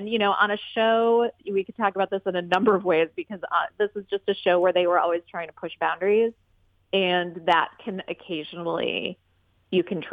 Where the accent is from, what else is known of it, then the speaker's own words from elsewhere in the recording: Midwest, United States; I watched when I was growing up in the Midwest